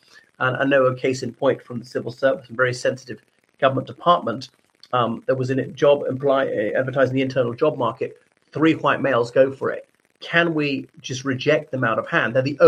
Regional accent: Ireland; from Ireland.

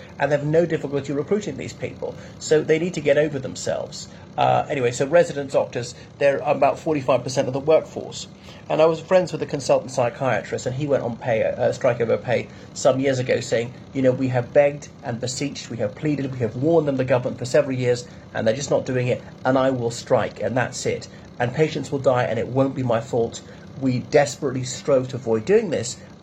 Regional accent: Ireland; from Ireland, but I'm talking about doctor strikes, not in Ireland, but in England.

